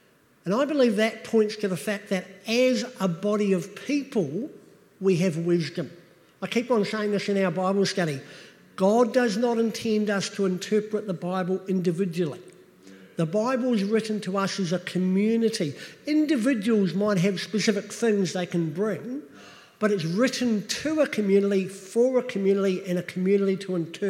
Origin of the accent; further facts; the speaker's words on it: New Zealand; See, I come from New Zealand, small town in New Zealand. I have a way of thinking about the world that is different to your way of thinking about the world.